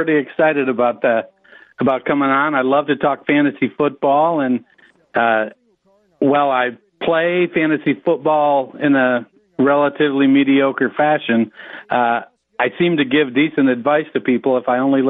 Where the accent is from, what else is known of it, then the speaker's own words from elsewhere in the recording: Michigan, United States; now in Ohio, United States; So I grew up I grew up in Michigan. I'm a Detroit Lions, Detroit Tigers fan. I adopted the Browns when I moved to Ohio, so I know losing.